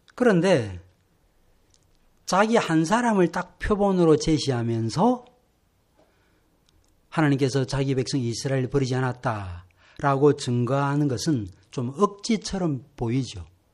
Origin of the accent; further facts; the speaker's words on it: South Korea; 저는 한국 사람이고 … 집안에 속한 사람입니다.